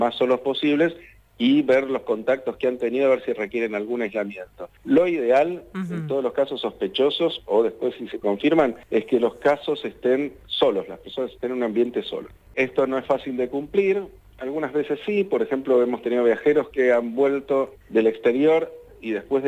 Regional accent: Argentina; Los argentinos, como buenos latinos, usamos mucho las manos para expresarnos

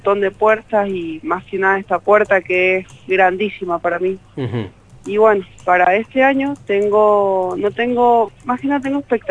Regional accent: Mendoza, Argentina; De Mendoza soy la única, se me dio la oportunidad y sí, soy la única de Mendoza.

